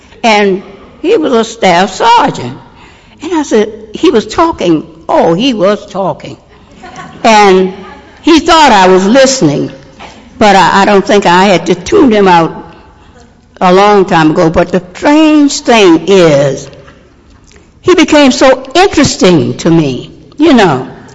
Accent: Louisiana, United States; moved away; also born or lived in Philadelphia, United States; See, I'm basically from Louisiana, around the Baton Rouge, New Orleans area. I grew up there. I went to school there. And I went to Philadelphia in the 40s, the early 40s.

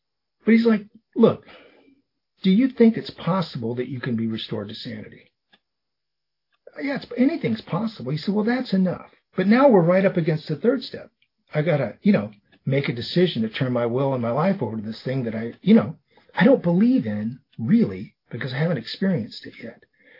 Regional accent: Las Vegas, Nevada, United States; I grew up in Las Vegas, Nevada.

